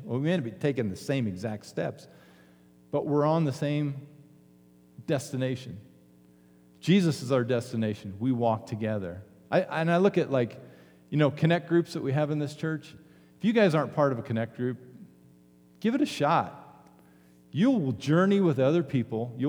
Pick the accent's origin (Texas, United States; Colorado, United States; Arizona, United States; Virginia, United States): Colorado, United States; Arvada; I grew up in Arvada. I didn't grow up here.